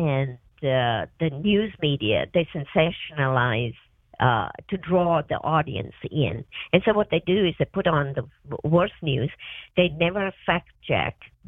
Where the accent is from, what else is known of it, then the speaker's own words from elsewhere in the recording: Kenya; now in United States; Then I grew up in Kenya